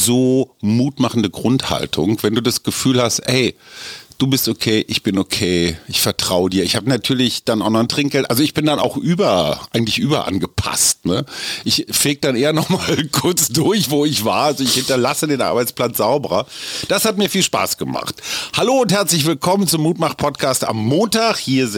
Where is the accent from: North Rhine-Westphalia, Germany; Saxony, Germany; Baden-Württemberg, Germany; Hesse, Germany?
North Rhine-Westphalia, Germany; Münster; so wie Münster eigentlich, meine Heimatstadt.